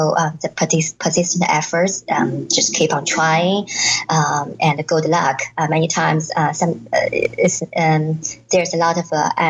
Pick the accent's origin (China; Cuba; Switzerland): China; English is a second language; now in United States; So I was introduced to manager Benjamin as a Chinese graduate student who is studying in the United States